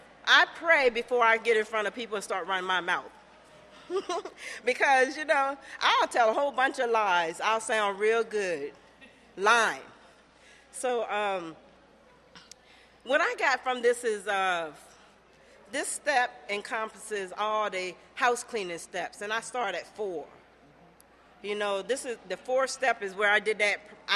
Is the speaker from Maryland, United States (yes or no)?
yes; Somerset County, Maryland, United States; I grew up in this area. I grew up on the Eastern Shore. And I grew up in a little town called Somerset County, which is like an hour and a half away from here.